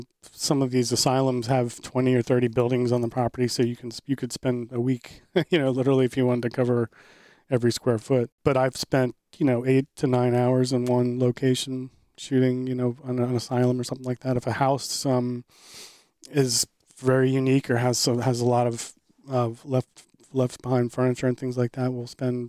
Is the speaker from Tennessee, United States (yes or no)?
no; Richmond, Virginia, United States; I mean, I'm from Richmond, which is a capital of Virginia. It's a fairly decent sized city